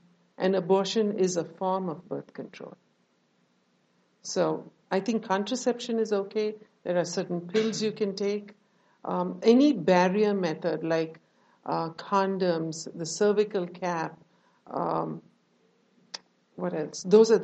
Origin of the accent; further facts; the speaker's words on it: India; I grew up in India.